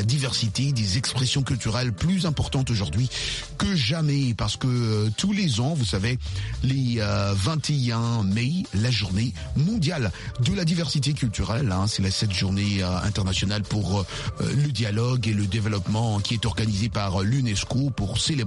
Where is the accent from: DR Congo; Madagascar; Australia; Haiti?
DR Congo; Kinshasa; Moi, je suis de Mbinza Ipen, à l'antenne, exactement. C'est là où j'ai grandi, c'est ma maison.